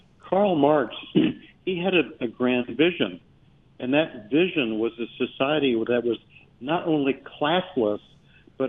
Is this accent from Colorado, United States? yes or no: yes; Colorado Springs, Colorado, United States; I grew up in Colorado Springs, so it's great to chat